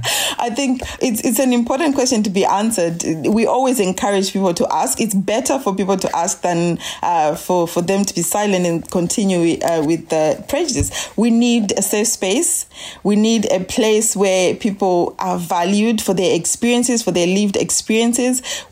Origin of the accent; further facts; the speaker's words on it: Manchester, North West England, United Kingdom; I've been turned away because somebody didn't think I was a lesbian from Manchester, Canal Street.